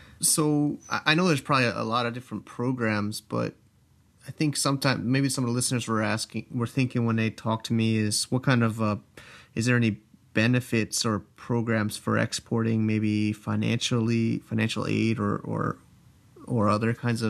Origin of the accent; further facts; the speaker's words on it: United States; now in China; Yeah, I don't, well, I mean, as a American here, I don't think I could ever borrow money in China.